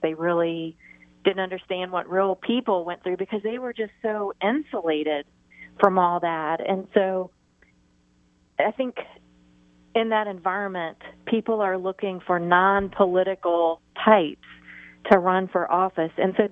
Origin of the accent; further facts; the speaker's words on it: Deep South, United States; Well, you're going to find this very interesting, but I grew up in the Deep South